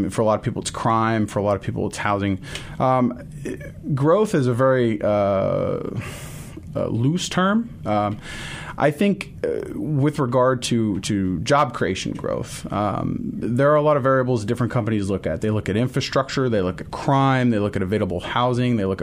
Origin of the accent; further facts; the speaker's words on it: Burlington, United States; also born or lived in California / Texas; Born and raised in Burlington, lived in the same house all growing up, went to Burlington High School. After high school, I left Burlington and joined the U.S. Navy.